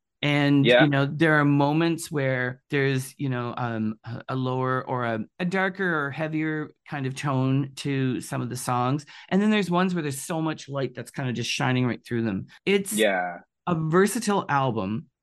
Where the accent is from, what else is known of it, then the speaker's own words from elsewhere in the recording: Canada; Being a Canadian artist, and sometimes it's a little bit different.